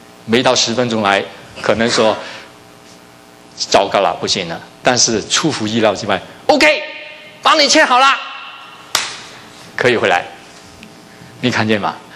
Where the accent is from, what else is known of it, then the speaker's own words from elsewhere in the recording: Hong Kong; 他看见我是从香港来的